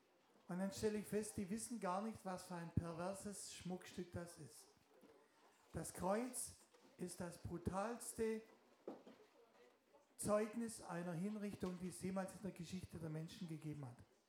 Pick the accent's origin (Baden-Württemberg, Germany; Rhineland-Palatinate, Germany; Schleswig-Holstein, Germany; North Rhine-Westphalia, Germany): Baden-Württemberg, Germany; Sindelfingen; stand ich im Krankenhaus in Sindelfingen, das ist meine Heimat.